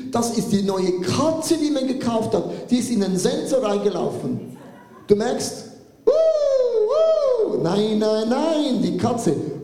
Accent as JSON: {"language": "German", "country": "Switzerland", "said": "habe ich gemerkt, ja, wir sind alle Schweizer."}